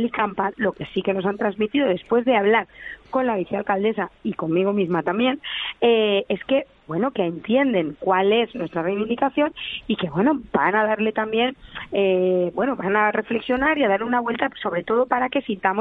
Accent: Valencian Community, Spain; me siento muy orgullosa y muy agradecida como valenciana también

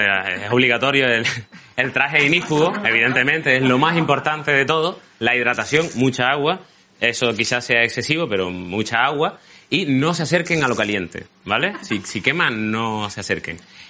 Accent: Canary Islands, Spain; now in Seville, Spain; Yo soy canario, o sea que nací en un volcán y bueno, llevo 19 veranos sevillanos

